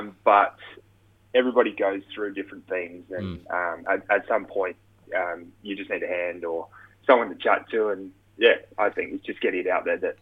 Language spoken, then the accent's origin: English; Keith, Scotland, United Kingdom; I've seen firsthand locally from my town that I grew up in Keith.